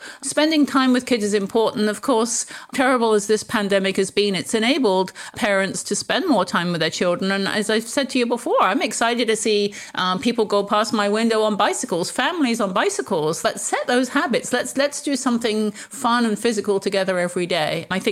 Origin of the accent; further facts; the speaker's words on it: England, United Kingdom; I know being English, we grew up with a teapot.